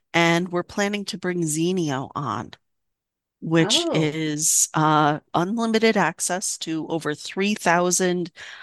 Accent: New York, United States; I did not grow up in New York, in Vermont. I grew up in New York. And spent some time in Rhode Island as well.

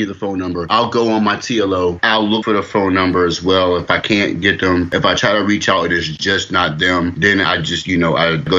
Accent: Pittsburgh, Pennsylvania, United States; now in Atlanta, United States; I'm born and raised in Pittsburgh. The market wasn't that thriving about 5 years ago, so I moved down here to Atlanta.

